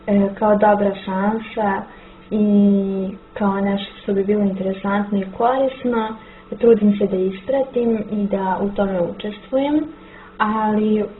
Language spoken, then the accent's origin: Serbian; Belgrade, Serbia; iz Beograda sam. Studentkinja sam 4. godine na Filološkom fakultetu u Beogradu